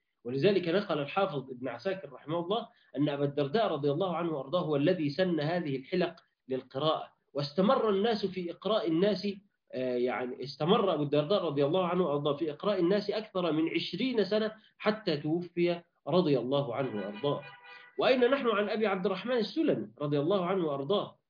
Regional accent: Egypt; عندنا في مصر

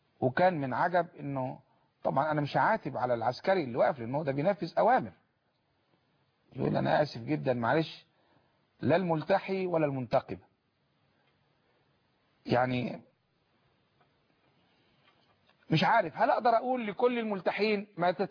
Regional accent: Egypt; أنا مواطن مصري بأي معنى

